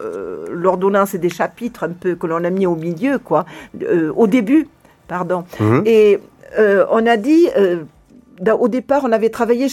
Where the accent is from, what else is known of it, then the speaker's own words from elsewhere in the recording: Madiran, Occitanie, France; Non, moi, je suis originaire du Madira.